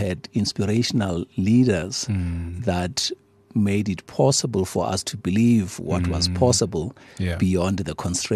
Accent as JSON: {"language": "English", "town": "Soweto", "region": "Gauteng", "country": "South Africa", "tie": "born or raised there", "said": "Soweto was an exciting place, and it was a wonderful community. I have fond memories in terms of community and social life."}